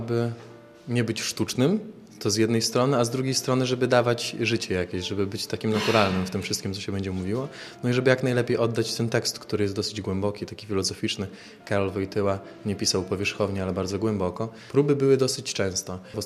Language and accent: Polish; Dąbrowa Białostocka, Podlaskie Voivodeship, Poland; jestem alumnem trzeciego roku, pochodzę z Dąbrowy Białostockiej.